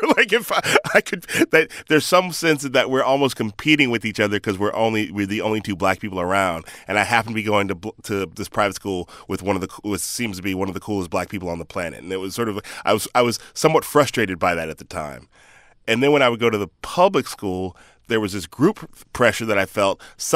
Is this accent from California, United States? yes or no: yes; California, United States; where are you from? And I go, the Bay Area.